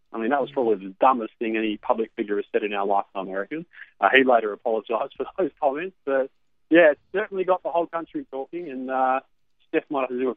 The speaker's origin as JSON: {"language": "English", "country": "Australia", "said": "I told them I'm from Australia"}